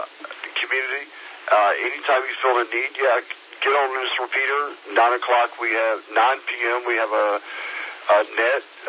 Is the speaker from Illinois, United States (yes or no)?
no; North Carolina, United States; we're originally from North Carolina